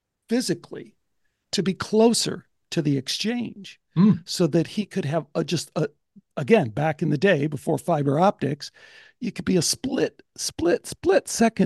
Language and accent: English; Chicago, Illinois, United States; I was growing up in the Chicago area